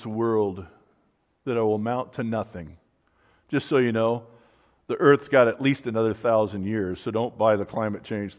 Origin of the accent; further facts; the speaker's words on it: California, United States; Listen, the Americans, the American English, we've ruined every language there is. I'm from California.